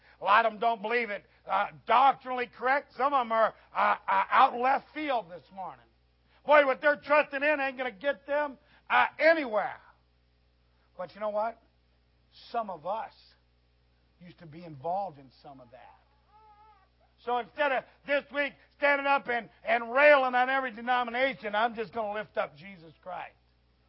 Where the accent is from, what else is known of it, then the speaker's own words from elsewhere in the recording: United States; I'm an American. I'm an evangelist. I'm called to the American people.